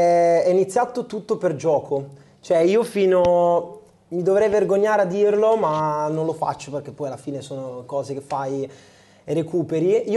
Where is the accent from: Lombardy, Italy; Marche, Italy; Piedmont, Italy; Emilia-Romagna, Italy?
Emilia-Romagna, Italy; Rimini; sono di Rimini, quindi vi lascio immaginare